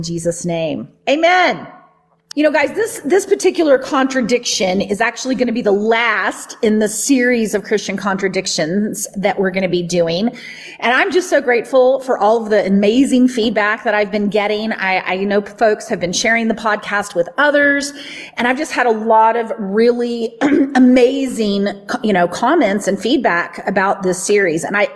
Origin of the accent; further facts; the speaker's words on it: Southern United States, United States; just that the teachings that I grew up with in the Bible Belt that taught me to fear you rather than to just live in union with you.